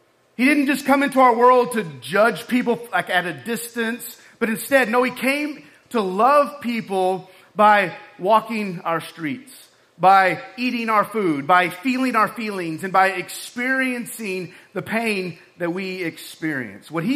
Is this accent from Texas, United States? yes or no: yes; Texas, United States; I am from Texas. I mean, that's just, I'm born and raised in Texas.